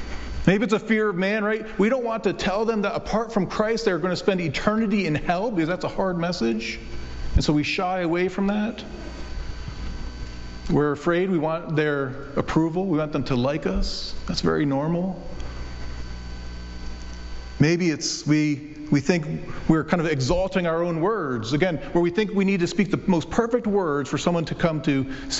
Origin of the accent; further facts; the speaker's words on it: New Jersey, United States; By the way, we come from New Jersey